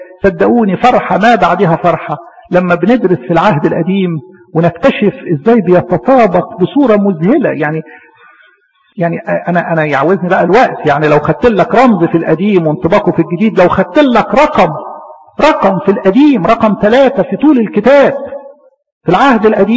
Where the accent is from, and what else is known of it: Egypt